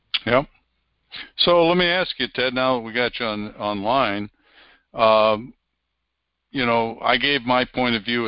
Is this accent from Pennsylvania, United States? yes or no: yes; Pennsylvania, United States; And the whole time as a boy growing up in Pennsylvania, I don't remember a single incidence of that being a problem.